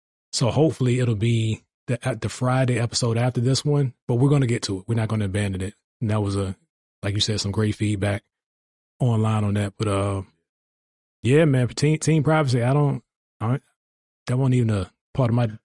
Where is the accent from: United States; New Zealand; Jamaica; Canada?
Jamaica; My wife don't believe I'm Jamaican.